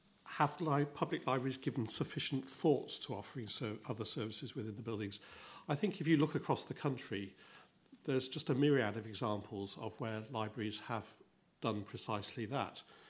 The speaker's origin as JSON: {"language": "English", "town": "Nottingham", "region": "East Midlands", "country": "United Kingdom", "said": "I come from Nottingham"}